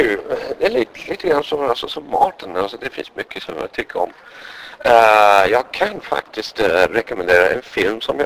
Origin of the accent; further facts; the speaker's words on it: England, United Kingdom; Swedish is a second language; now in Uppsala, Sweden; Det kanske låter konstigt eftersom jag är engelsman, men det är så.